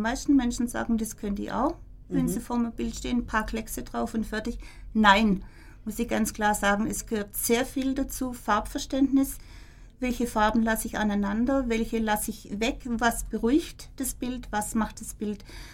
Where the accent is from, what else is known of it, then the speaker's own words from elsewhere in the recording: Spielberg, Baden-Württemberg, Germany; born there; ich komme aus, ich bin geboren in Spielberg, ich mag das Kirbachtal